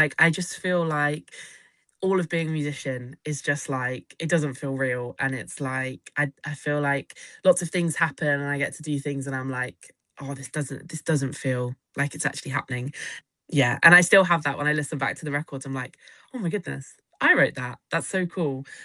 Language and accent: English; East of England, United Kingdom; now in Leeds, United Kingdom; But I grew up in Bedfordshire, and kind of, I think because of touring, I feel like I'm based in Leeds